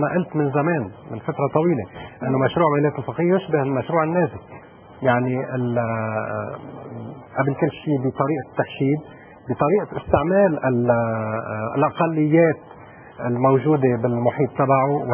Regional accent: Lebanon; أنا مصلحتي كلبناني أني أيد العربية السعودية

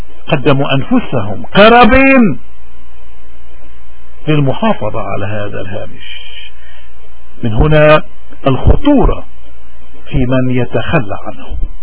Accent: Lebanon; المطلوب أن نستمر كلبنانيين سياديين وأحرار ومن كافة الطوائف والمذاهب

